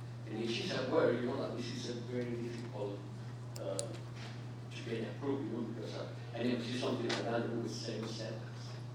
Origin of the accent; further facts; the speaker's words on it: Greece; I'm representing the owner, and I'm from Greece.